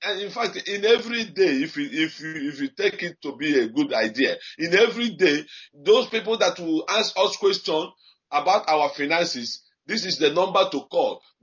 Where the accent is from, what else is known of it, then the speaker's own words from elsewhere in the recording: Umujoka, Nigeria; now in Dublin, Ireland; I'm calling from Dublin, Ireland. I come from Umujoka in Olu local government, Biafra land.